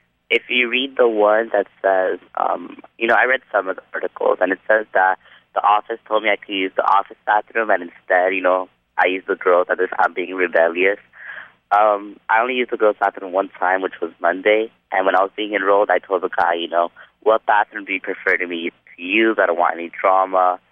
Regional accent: United States; And as an American, I mean, I say in every interview, I have freedom of expression.

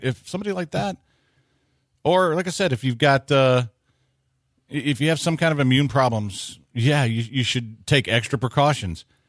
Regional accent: United States; Because I'm an American and I'm about freedom.

